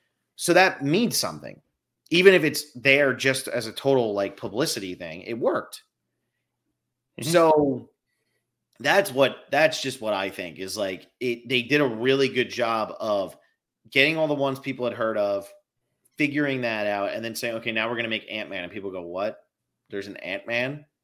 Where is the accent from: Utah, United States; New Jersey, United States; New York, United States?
New Jersey, United States; And where I grew up in New Jersey, we had Six Flags Great Adventure.